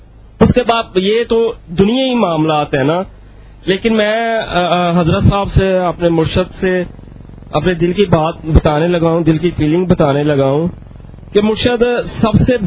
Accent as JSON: {"language": "Urdu", "town": "Gujranwala", "region": "Punjab", "country": "Pakistan", "said": "میں گوجرانوالہ سے ہوں"}